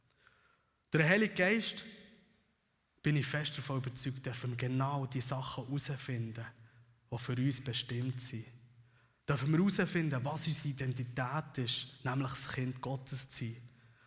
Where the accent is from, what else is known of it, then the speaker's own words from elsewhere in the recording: Switzerland; fällt uns doch eigentlich gleich als Schweizer schwierig. Wir wachsen eigentlich mit der Mentalität auf